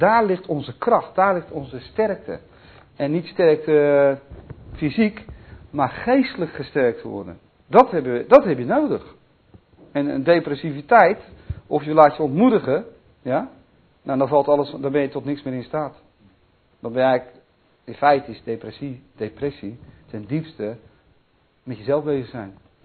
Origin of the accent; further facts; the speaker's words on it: Netherlands; Het moet ook wat, hè, we zijn Hollanders.